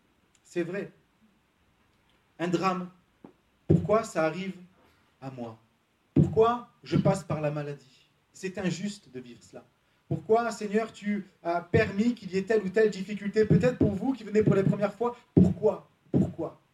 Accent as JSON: {"language": "French", "town": "Salon-de-Provence", "region": "Provence-Alpes-Côte d'Azur", "country": "France", "said": "Voilà, je viens donc de Salon Provence. C'est pas très loin."}